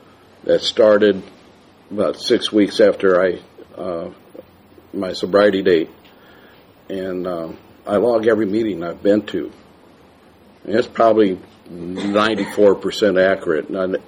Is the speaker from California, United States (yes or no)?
no; Peoria, Illinois, United States; born there; I was born in the Methodist Hospital in Peoria, Illinois, October 16, 1950